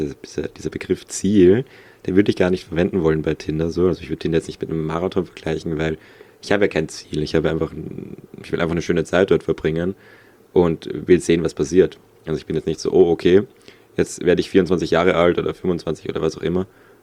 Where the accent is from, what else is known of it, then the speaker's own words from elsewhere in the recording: Vienna, Austria; accent: Austrian; ich komme aus Wien und den österreichischen Akzent